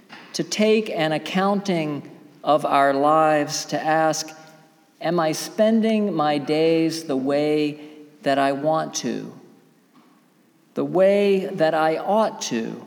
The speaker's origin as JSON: {"language": "English", "region": "the South", "country": "United States", "tie": "born or raised there", "said": "But I grew up in the South and we didn't even have a snow shovel down there."}